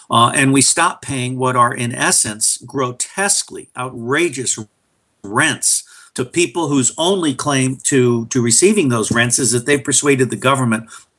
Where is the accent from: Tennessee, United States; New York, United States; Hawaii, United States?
New York, United States; born there; also born or lived in Latin America / Asia; I was born in New York, but I lived overseas for the first 20 years of my life as the son of an oil engineer, 10 years in Latin America, 10 years in Asia.